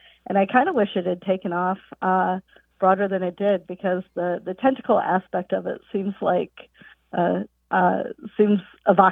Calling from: Peoria, Illinois, United States; I'm calling from Peoria, Illinois, on the behalf of my best friend, Liz Barton, with a question.

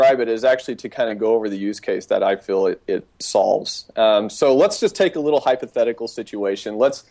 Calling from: Las Colinas, Texas, United States; I'm actually calling from Las Colinas, Texas, which is a suburb of Dallas, Texas. We lovingly call this place Silicon Prairie.

